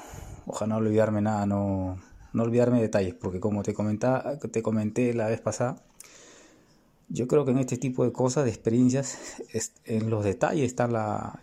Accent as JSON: {"language": "Spanish", "region": "Lima", "country": "Peru", "moved": "yes", "lives_now": "Chile", "said": "yo soy de Chorrillos. Yo vivía en el Túpac Amaru de Villa, ¿no? Es como el Túpac es como cerro, ¿ya? Yo del Túpac, del cerro"}